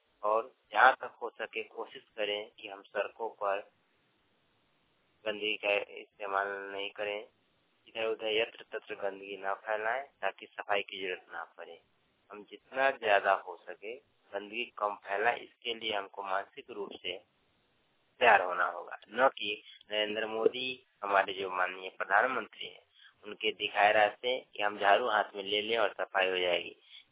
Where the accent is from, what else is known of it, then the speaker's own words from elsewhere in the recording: Muzaffarpur, Bihar, India; Village plus post बकरी तो कहूँ, डिस्ट्रिक्ट मुजफ्फरपुर बिहार का रहने वाला हूँ।